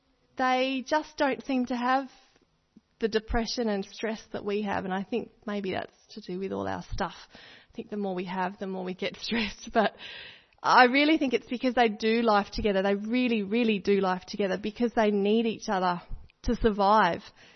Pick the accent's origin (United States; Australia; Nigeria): Australia; We talk about in Australia that we've got this Aussie mateship. You know, we're quite proud of being Australian and that we're real matey with each other.